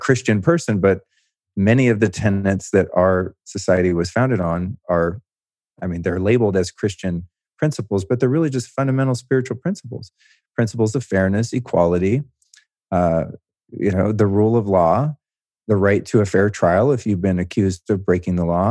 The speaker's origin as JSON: {"language": "English", "region": "California", "country": "United States", "tie": "born or raised there", "said": "my mom was born and raised in Berkeley. I grew up in the Bay Area."}